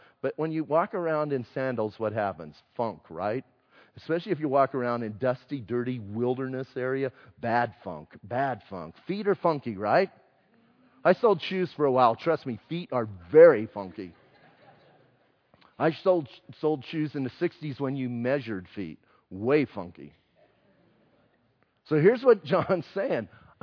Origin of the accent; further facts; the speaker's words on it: Bisbee, Arizona, United States; I'm from Bisbee, so it's all good.